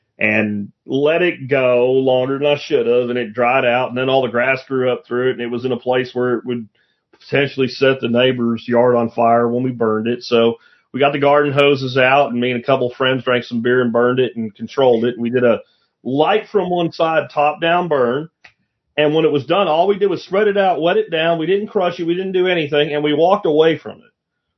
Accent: Jacksonville, Florida, United States; also born or lived in Pennsylvania; I grew up in Jacksonville, Florida. Then we moved to Pennsylvania. My whole family's coal miners.

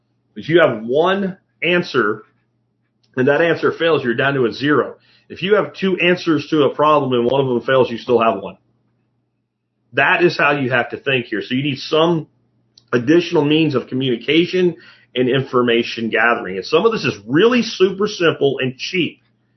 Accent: Pennsylvania, United States; Like, where I grew up in Pennsylvania, I can't imagine the community finding out that anybody was hard on their luck

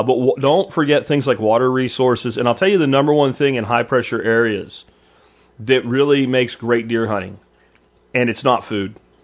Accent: Pennsylvania, United States; I grew up hunting in Pennsylvania, as many of you guys know, and that was our entire family's modus operandi.

